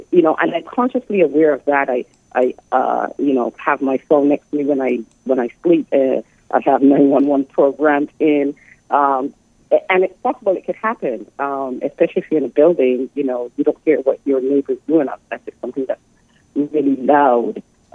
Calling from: Toronto, Ontario, Canada; I'm calling from Toronto, Canada.

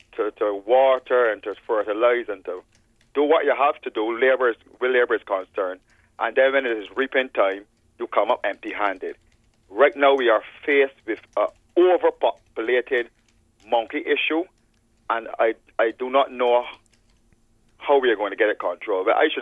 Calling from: Saint Philip, Barbados; And I'm speaking from St. Philip right back down to St. Lucie.

